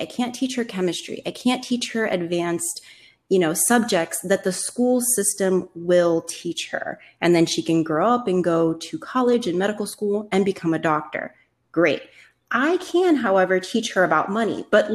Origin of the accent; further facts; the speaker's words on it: Miami, Florida, United States; Because I grew up in Richmond Heights. I live in Miami, Florida.